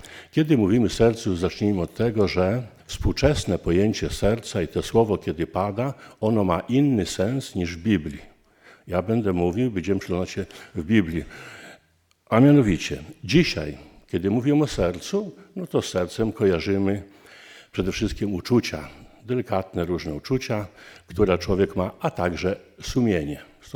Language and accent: Polish; Kłopoty-Bujny, Podlaskie Voivodeship, Poland; moja wieś Kłopoty Bujny w 1938 roku przed wojną zgorzała w dużej części